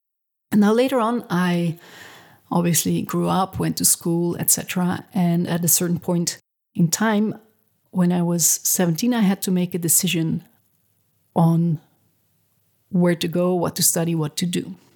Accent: Flanders, Belgium; now in Israel; because I moved from Belgium, from the Flemish part of Belgium, to Israel.

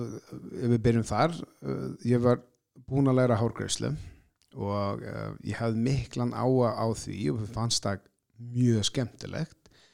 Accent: Klaksvík, Northern Isles, Faroe Islands; Icelandic is a second language; now in Iceland; og ég kem frá Klaksvík í Færeyjum.

